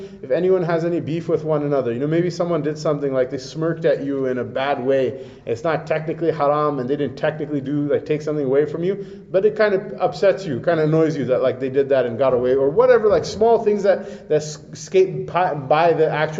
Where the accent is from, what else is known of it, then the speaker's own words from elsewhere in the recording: Pakistan; of course I'm going to Jannah, I'm from Pakistan, what else, where else would I go, right?